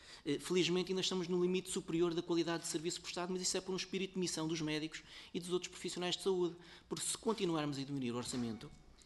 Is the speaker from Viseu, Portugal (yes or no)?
yes; Viseu, Portugal; eu venho de Viseu e conheço essa realidade